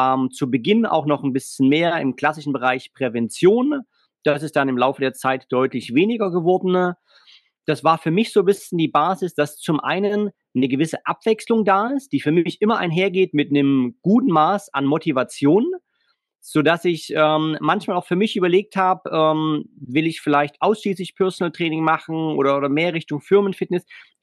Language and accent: German; Chemnitz, Saxony, Germany; in Chemnitz, Großraum Chemnitz, wo ich groß geworden bin und wo ich lebe und arbeite